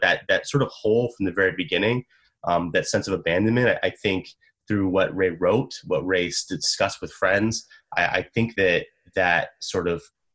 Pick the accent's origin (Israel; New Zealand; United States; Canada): Canada; Brampton, Ontario; I grew up in Brampton, I go out to like Welland and through Hamilton and those areas.